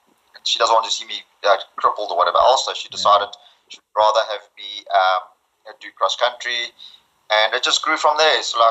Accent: Durban, KwaZulu-Natal, South Africa; Yeah, I was born and grew up mainly in Durban, up until about 1980-81

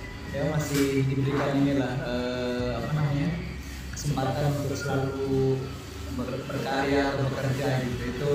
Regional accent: Kebumen, Central Java, Indonesia; terus gue asli dari ini ya, Jawa Tengah. Jawa Tengah lebih tepatnya di kota kecil di Ujung Selatan. Itu Kebumen.

